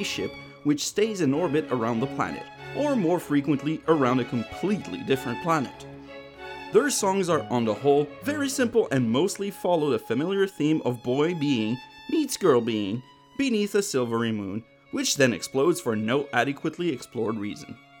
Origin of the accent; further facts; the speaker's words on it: Montreal, Quebec, Canada; Where are you from? I'm from Montreal, Canada.